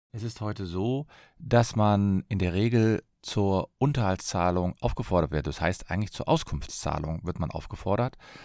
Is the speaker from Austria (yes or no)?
no; Cologne, North Rhine-Westphalia, Germany; ich bin Fachanwalt für Familienrecht, ich komme aus Köln